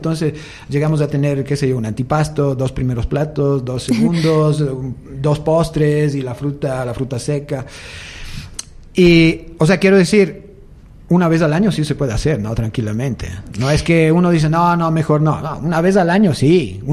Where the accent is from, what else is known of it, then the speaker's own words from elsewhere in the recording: northern Italy, Italy; la costumbre en Italia, por lo menos en el norte, ¿no? De donde soy yo